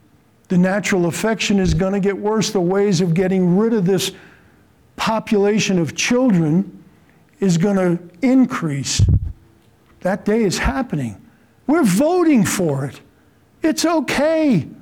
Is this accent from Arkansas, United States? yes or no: no; New York, United States; I'm Irish, New York, cop.